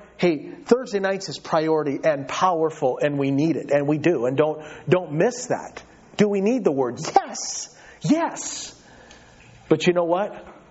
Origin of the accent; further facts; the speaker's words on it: United States; I like peace and joy and blessing and ease. I'm an American.